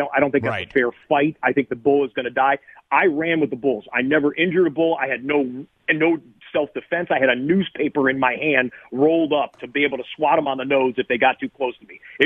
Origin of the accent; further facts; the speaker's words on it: Detroit, Michigan, United States; I grew up in the Detroit area.